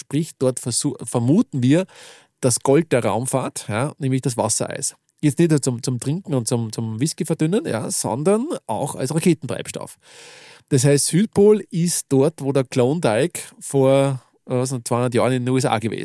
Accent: Upper Austria, Austria; Ich darf sagen, ich bin Oberösterreicher.

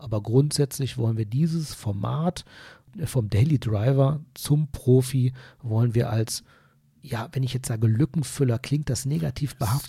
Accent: North Rhine-Westphalia, Germany; ich komme aus dem Kölner Raum

